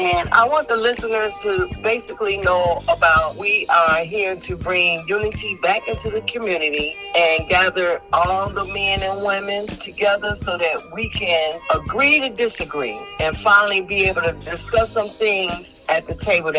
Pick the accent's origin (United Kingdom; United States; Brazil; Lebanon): United States; Chicago, Illinois; now in Atlanta, United States; I'm originally from Chicago, and I am representing Atlanta, Georgia, where I reside at now.